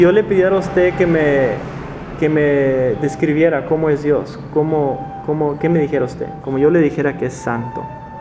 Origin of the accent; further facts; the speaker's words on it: United States; De donde yo soy, Estados Unidos, si alguien se golpea, usa el nombre